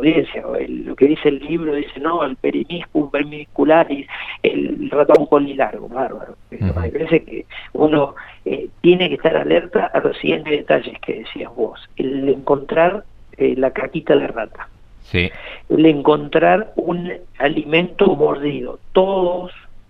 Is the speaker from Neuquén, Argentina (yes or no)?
yes; San Martín de los Andes, Neuquén, Argentina; Ese fue mi tacho de residuo de toda mi infancia en San Martín de los Andes.